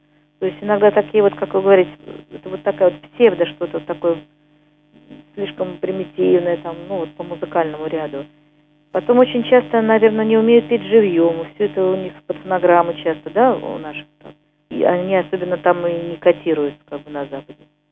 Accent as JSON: {"language": "Russian", "region": "Saint Petersburg", "country": "Russia", "said": "Так как я петербурженка"}